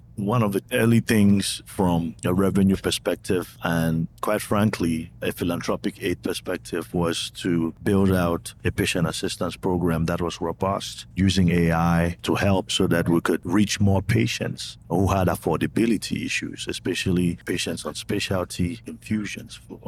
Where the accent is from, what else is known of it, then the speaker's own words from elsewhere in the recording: Cameroon; I'm originally from Cameroon.